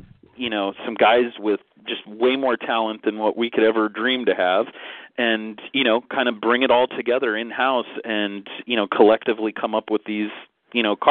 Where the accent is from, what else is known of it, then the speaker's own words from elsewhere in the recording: Indianapolis, Indiana, United States; I come from Indianapolis.